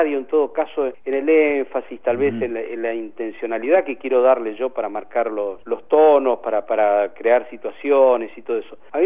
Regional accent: Patagonia, Argentina; moved away as an adult; now in Buenos Aires, Argentina; Llegué a Buenos Aires desde la Patagonia, estudié periodismo hasta el 79

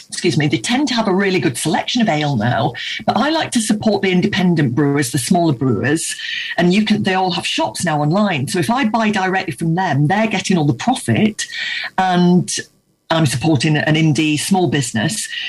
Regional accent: Yorkshire and the Humber, United Kingdom; I'm from Yorkshire originally

